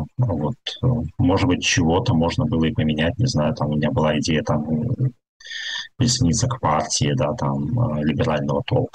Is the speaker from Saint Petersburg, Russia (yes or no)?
yes; Saint Petersburg, Russia; born there; also born or lived in Perm, Russia; когда я переехал из Петербурга в Пермь. Я вообще в Петербурге родился, вот, но 3 года я провел в Перми.